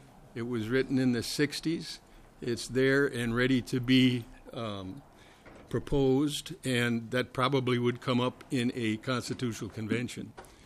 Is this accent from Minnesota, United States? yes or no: yes; Chanhassen, Minnesota, United States; I'm from Chanhassen, Minnesota.